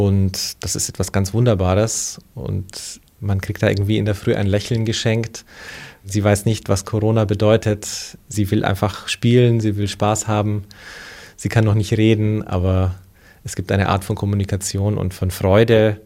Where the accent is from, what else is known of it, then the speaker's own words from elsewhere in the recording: Romania; now in Germany; ich empfinde mich wirklich als Deutscher, aber ich bin in Rumänien geboren und ich bin da in die Schule gegangen